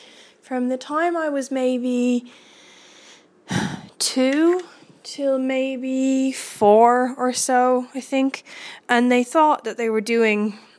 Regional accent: Ireland; also born or lived in Mallorca; I was raised here in Ireland. I'm sure you can hear my accent. So I was raised here in Ireland, but I wasn't born here. I was born in Mallorca in 1987

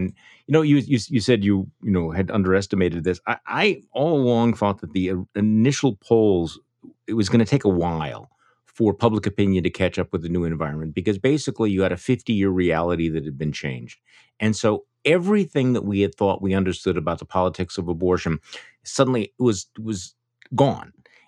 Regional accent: Wisconsin, United States; My home state senior Senator Ron Johnson has been saying

